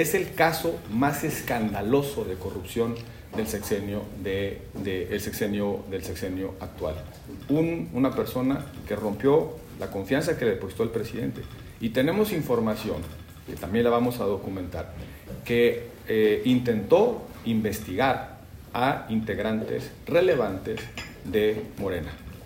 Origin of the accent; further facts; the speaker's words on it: Mexico; Como mexicano